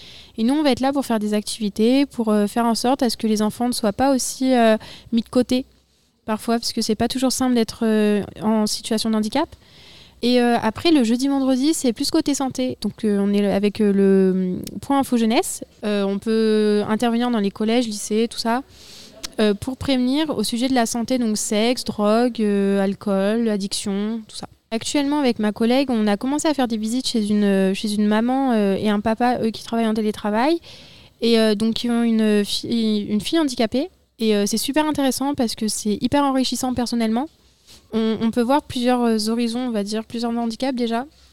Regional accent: Tain-l'Hermitage, Auvergne-Rhône-Alpes, France; Je viens de Tain-l'Hermitage. J'ai 18 ans

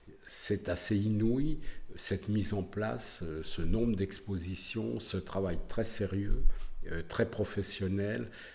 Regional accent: Buzançais, Centre-Val de Loire, France; moi, je suis originaire de Buzancec, une petite ville dans le Berry.

